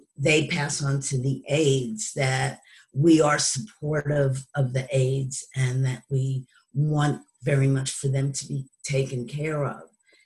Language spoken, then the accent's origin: English; Philadelphia, Pennsylvania, United States; I'm also from Philadelphia.